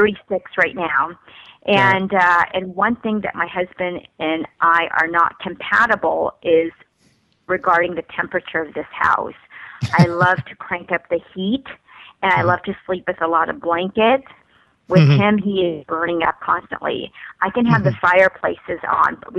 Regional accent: Philippines; born there; moved away; So I was born in the Philippines, very humble beginnings, and there was only one bathroom.

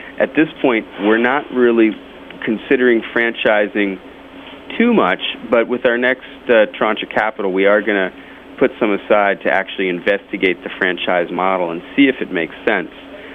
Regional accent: Hartford, Connecticut, United States; I'm from the Northeast myself. I'm from Hartford

